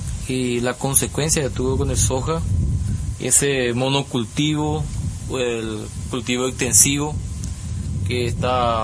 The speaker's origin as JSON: {"language": "Spanish", "country": "Paraguay", "said": "para poder trabajar sanamente y vivir con un ambiente saludable como paraguayo"}